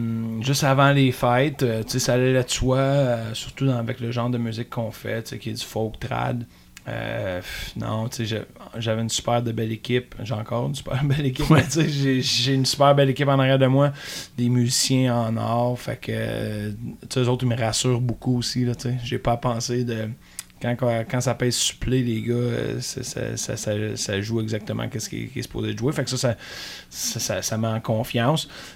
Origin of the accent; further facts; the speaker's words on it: Brébeuf, Quebec, Canada; moi je viens des Laurentides, on est dans le coin de Mont-Tremblant, des petits villages, là, La Conception, La Belle, Brébeuf, moi je viens de Brébeuf.